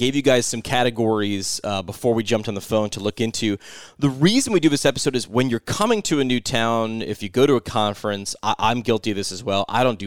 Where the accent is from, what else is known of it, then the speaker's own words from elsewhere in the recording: New York, United States; I mean, as a New Yorker, we say we have the world's greatest pizza.